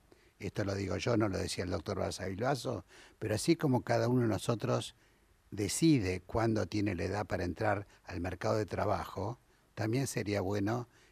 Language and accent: Spanish; Argentina; Todo el mundo habla de lo afectuoso que somos los argentinos.